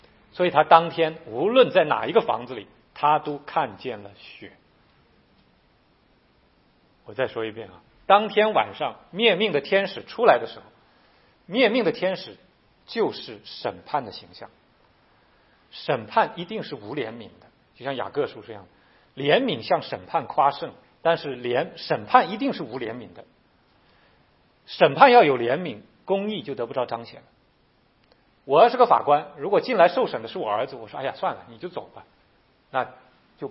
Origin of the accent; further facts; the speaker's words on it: China; 其实我们中国人知道罪的代价是血的